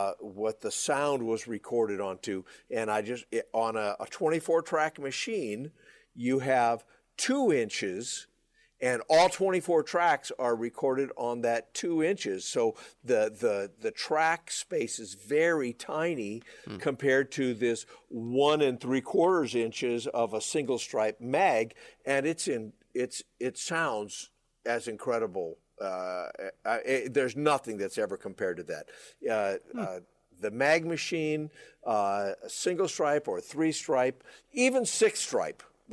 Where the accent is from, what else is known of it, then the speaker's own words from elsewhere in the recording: Cedar Rapids, Iowa, United States; now in Los Angeles, United States; I grew up in Cedar Rapids, Iowa.